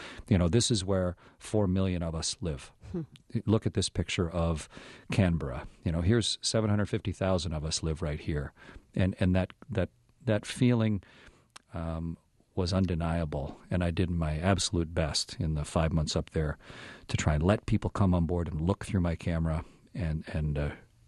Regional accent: Great Lakes, United States; And I'm from the Great Lakes areas.

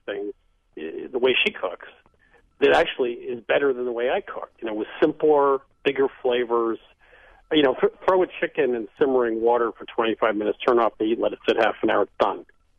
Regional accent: New England, United States; You know, I grew up in New England, and it's mostly Northern European cooking.

